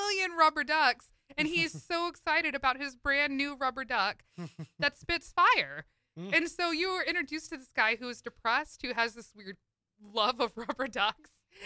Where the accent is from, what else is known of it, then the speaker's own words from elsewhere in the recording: United States; I don't know if it's just because of me being an American audience member